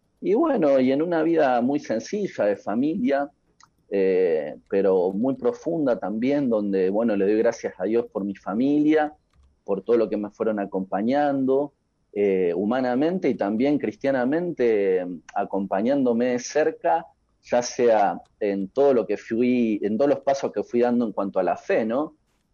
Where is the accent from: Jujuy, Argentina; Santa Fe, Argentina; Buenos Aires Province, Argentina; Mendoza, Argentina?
Buenos Aires Province, Argentina; San Nicolás de los Arroyos; born there; nací en la ciudad de San Nicolás el 6 de noviembre del 85, así que bueno, hace unas semanitas atrás estuve de cumpleaños. Y bueno, y nací en una familia conformada por mi papá Alfredo, mi mamá María Rosa.